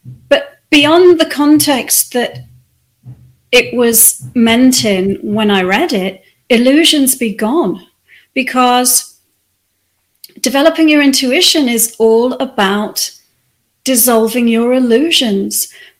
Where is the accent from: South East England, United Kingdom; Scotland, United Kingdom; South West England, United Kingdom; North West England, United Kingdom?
North West England, United Kingdom; Wirral; also born or lived in Australia; I grew up in two different countries, England and Australia, actually. So I was born in England, in a place that barely anyone has heard of unless you come from England. It's called the Wirral